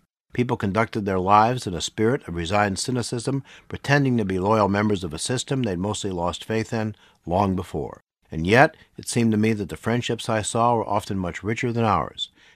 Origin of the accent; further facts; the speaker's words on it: Detroit, Michigan, United States; But when I was a child growing up in Detroit, it was made very clear to us that the only two countries that mattered were us and them